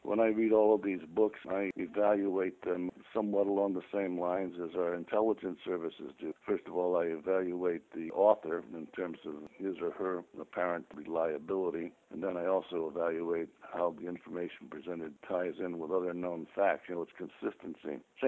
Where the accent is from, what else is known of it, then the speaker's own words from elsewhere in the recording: Bridgeport, Connecticut, United States; also born or lived in San Diego; I was born in Bridgeport, Connecticut, raised there, and spent most of my life there except for a few years in San Diego. But now I'm back again living in Connecticut where my family lives